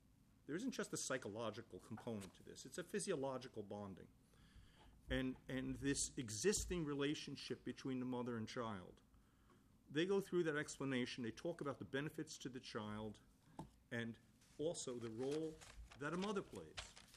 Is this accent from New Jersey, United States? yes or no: yes; New Jersey, United States; The draft of the model bill mirrors recommendations that were made in my state. I'm from New Jersey.